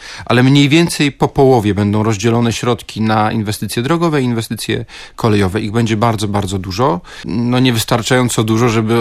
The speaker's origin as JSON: {"language": "Polish", "town": "Gdańsk", "region": "Pomeranian Voivodeship", "country": "Poland", "said": "jako i gdańszczanin i pomorzanin, że dla nas tutaj na Pomorzu"}